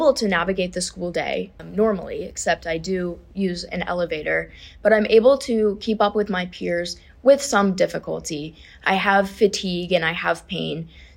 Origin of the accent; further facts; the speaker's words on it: Colorado, United States; born there; I was born in Colorado, but okay. I moved to North Carolina.